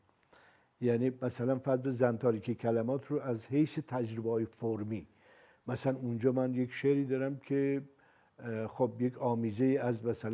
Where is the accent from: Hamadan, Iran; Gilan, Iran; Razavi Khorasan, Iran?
Gilan, Iran; Rudbar; ما من در رودبار بزرگ شدم تا در واقع دیپلمم رو اونجا بودم، متاسفانه از نظر فرهنگی شهر قوی و غنی نبود